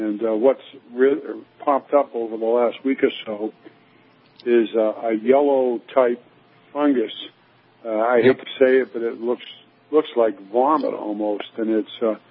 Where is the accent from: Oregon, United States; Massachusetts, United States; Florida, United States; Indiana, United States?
Massachusetts, United States; Peabody; now in South Carolina, United States; I'm originally from Peabody, Massachusetts, and always listen to you every Sunday.